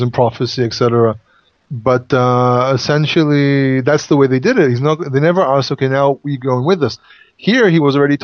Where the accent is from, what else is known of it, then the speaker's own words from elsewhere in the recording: Haifa, Haifa District, Israel; When I was growing up in the Haifa area, the Kishon was pretty icky.